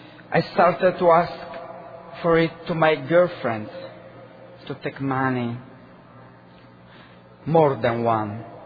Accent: Naples, Campania, Italy; born there; English is a second language; now in Rome, Italy; I live in Rome, but I was born in Naples. Naples is a big, a wonderful city in the south of Italy.

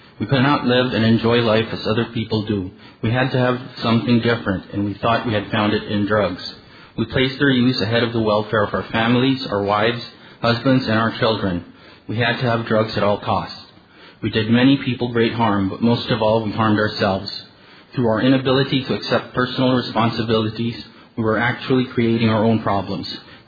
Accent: Cebu, Central Visayas, Philippines; I'm an addict from Cebu, Philippines.

